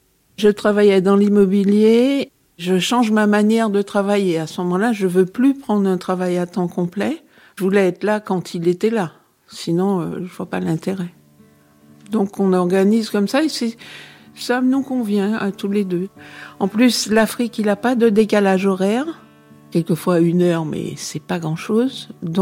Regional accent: Martinique; Je suis originaire de la Martinique, tout comme mon mari l'était.

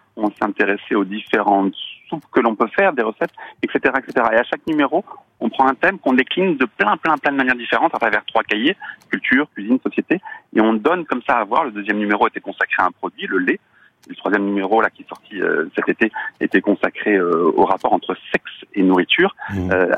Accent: Brittany, France; parce qu'on est breton, et on est basé à Rennes.

